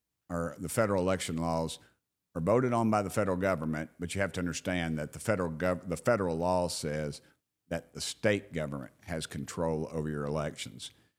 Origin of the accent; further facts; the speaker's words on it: Knoxville, Tennessee, United States; and I grew up in Knoxville, Tennessee